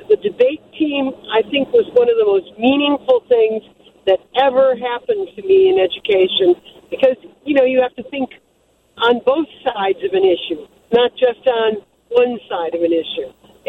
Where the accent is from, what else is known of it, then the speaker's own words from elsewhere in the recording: Rolling Meadows, Illinois, United States; I grew up in Rolling Meadows.